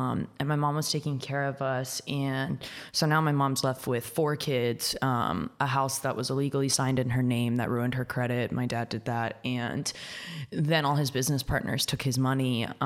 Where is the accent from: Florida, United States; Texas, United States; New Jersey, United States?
Florida, United States; Miami; That was just really crazy for us because we're literally from Miami.